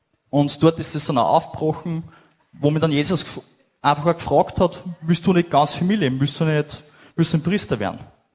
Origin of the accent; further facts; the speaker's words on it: Münzbach, Upper Austria, Austria; also ich habe gern Fußball gespielt, bei uns im Verein, bei uns in Münzbach